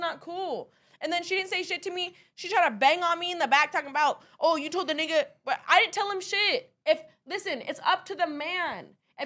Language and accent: English; Hawaii, United States; I'm from Hawaii.